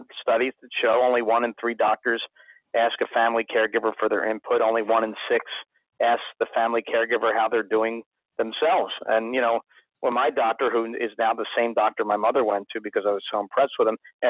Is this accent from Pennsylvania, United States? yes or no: yes; Philadelphia, Pennsylvania, United States; maybe the close-knit urban families that I grew up in Philly, everybody kind of disperses